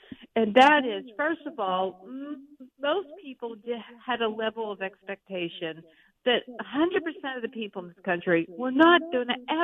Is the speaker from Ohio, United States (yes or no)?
no; Pennsylvania, United States; Well, the state of masking, even in my home state of Pennsylvania, is pretty non-existent. You know, I live outside of Pittsburgh